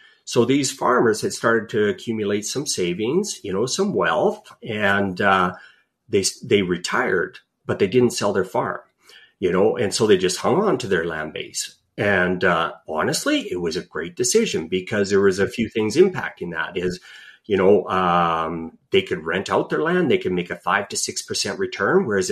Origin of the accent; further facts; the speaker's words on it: Biggar, Saskatchewan, Canada; I'm originally from Bigger, Saskatchewan. New York is big, but this is bigger. I grew up on a straight grain farm kind of southwest of town, about 25 miles.